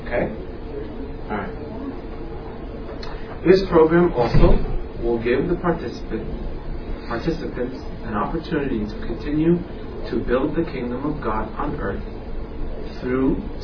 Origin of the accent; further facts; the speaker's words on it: Australia; now in United States; I'm Australian, how many thousands of cars pass me?